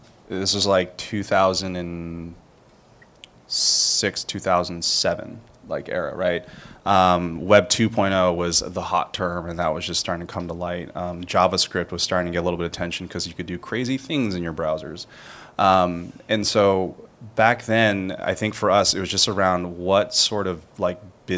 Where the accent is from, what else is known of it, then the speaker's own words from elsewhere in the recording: California, United States; So I grew up in California in a pretty small college town.